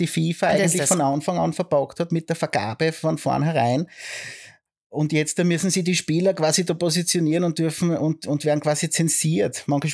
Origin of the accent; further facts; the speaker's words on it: Kindberg, Styria, Austria; Allein bei uns in Kindberg gibt es 4, 5 Kaffeehäuser.